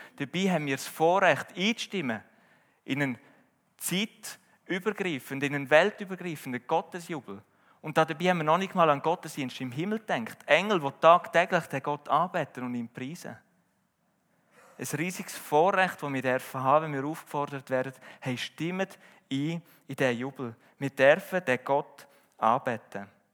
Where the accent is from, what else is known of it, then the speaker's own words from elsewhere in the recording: Switzerland; das entspricht überhaupt nicht meiner Kultur. Also für mich als Schweizer